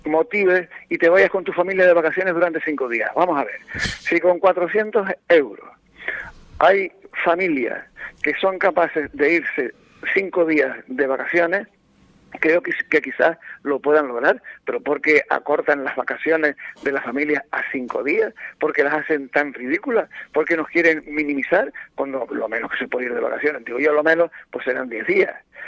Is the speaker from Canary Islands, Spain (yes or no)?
yes; Canary Islands, Spain; Yo me siento como canario avergonzado.